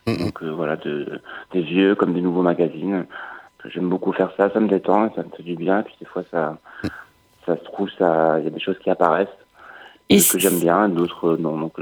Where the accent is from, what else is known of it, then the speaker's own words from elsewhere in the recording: Corsica, France; now in Bordeaux, France; J'ai grandi en Corse, après j'ai fait du cirque, donc je suis arrivé à Bordeaux pour faire une école de cirque.